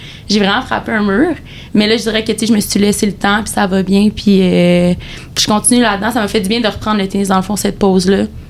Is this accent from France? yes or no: no; Montreal, Quebec, Canada; je suis rentrée au cégep à Montréal, parce que je viens de Montréal aussi.